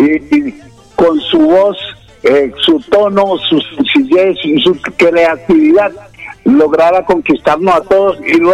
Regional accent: Antioquia, Colombia; orgullosamente me siento colombiano, y también me siento muy paisa, que es una cultura judaica, también es una cultura que viene de los vascos

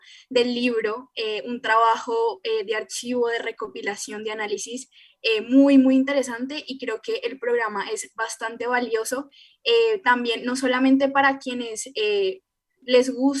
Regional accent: Cali, Valle del Cauca, Colombia; pues yo soy de Cali y en parte influye que yo sea de Cali para que a mí me guste este libro

